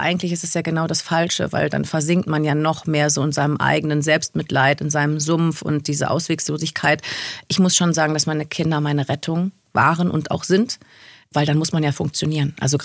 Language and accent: German; Rhineland, Germany; Also ich bin ein Kind des Rheinlands. Ich bin in der Nähe des Karnevals groß geworden und zelebriere das auch immer noch feierlich in jedem Jahr.